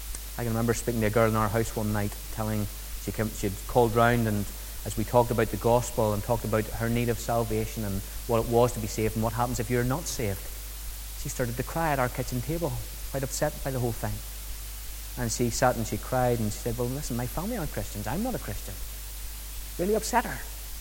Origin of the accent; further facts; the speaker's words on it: Lisburn, Northern Ireland, United Kingdom; We came from Lisburn, a town of maybe 100,000. You went to a small town of 20,000, very rural.